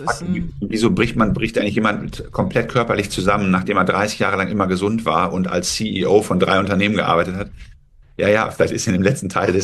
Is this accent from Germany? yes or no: no; England, United Kingdom; German is a second language; Und dann habe ich gesagt, ja, England bin ich eigentlich nur.